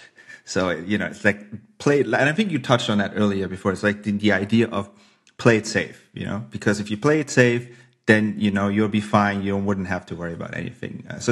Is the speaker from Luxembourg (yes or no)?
yes; Luxembourg; also born or lived in United States; because I am from here, but I'm also American in a way. I don't know. I think I just I've lived there for so long and I know so many people.